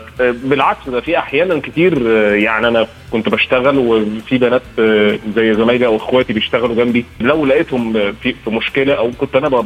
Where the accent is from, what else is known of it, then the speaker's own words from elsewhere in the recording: Egypt; ده بالنسبة لنا إحنا كمصريين